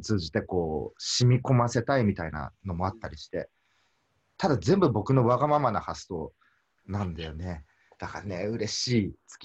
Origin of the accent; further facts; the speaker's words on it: Okayama, Japan; 人生初のじゃあセミナー講師を地元岡山でやりましょうとか